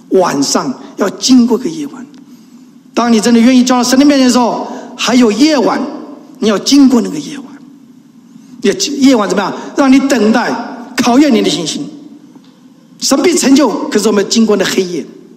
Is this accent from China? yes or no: no; Taiwan; 我们从台湾来